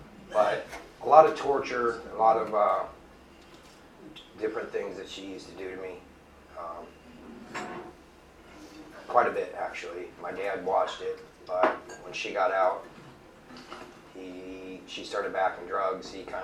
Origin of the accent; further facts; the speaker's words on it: California, United States; born there; I was born in California in 1979.